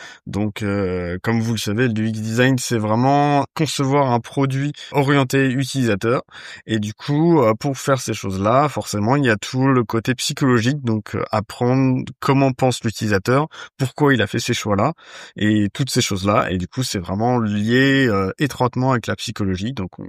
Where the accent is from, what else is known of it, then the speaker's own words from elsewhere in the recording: Nantes, Pays de la Loire, France; Je suis d'origine de Nantes.